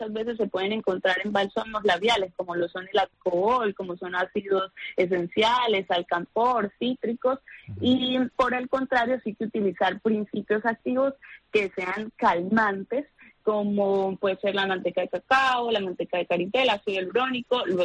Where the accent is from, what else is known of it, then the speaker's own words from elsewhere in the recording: Colombia; moved away; Pues imagina que yo vengo de Colombia, ¿no? Para nosotros todo el año puede ser verano.